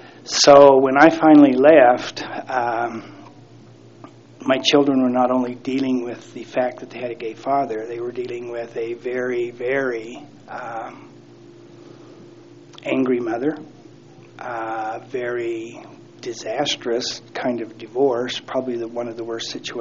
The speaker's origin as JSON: {"language": "English", "region": "Idaho", "country": "United States", "tie": "born or raised there", "also_born_or_lived": "Utah", "said": "I was born in Idaho, and then we bounced back and forth between Utah and Idaho as I was growing up. My dad had a little gypsy blood in him."}